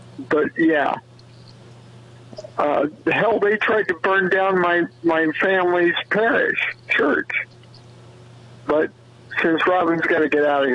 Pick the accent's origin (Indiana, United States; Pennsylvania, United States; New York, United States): Indiana, United States; Muncie; When I was doing my research, I saw pictures of a Klan ladies' auxiliary from my hometown of Muncie, Indiana.